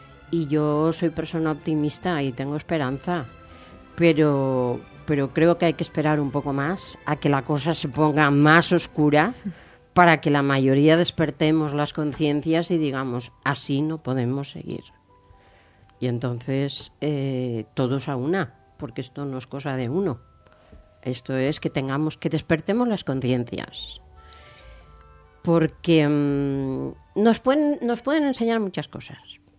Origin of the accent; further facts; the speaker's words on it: Castilla-La Mancha, Spain; Yo soy de un pueblecito de La Mancha y en mi pueblo sembraban un año un pedazo de tierra y al año siguiente lo dejaban descansar.